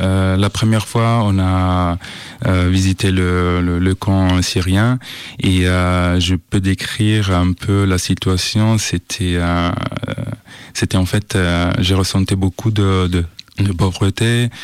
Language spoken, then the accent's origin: French; Italy; moved away as an adult; now in France; Alors, en fait, je suis italien d'origine tunisienne et ça fait pas longtemps que je vis en France. Et donc, je suis arrivé en France fin 2014.